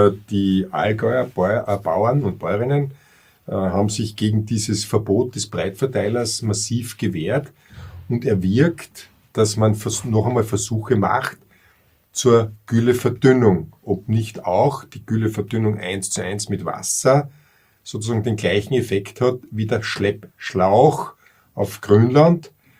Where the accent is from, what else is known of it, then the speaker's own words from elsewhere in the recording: Austria; die wir bei uns in Österreich jetzt überlegen